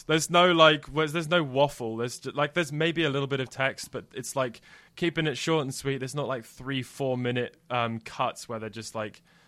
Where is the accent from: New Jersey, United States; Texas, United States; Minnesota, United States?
New Jersey, United States; Like I grew up at the skate park and I grew up in Jersey, so I spent a lot of time surfing and on the sand dunes running around